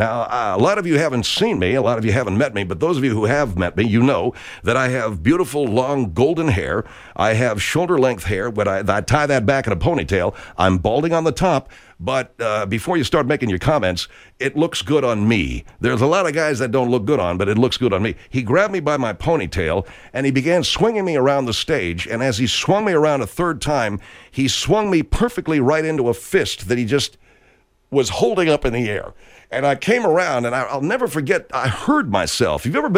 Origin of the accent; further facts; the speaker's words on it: Little Rock, Arkansas, United States; the Sluggo Country Festival there in Arkansas in Little Rock, my hometown.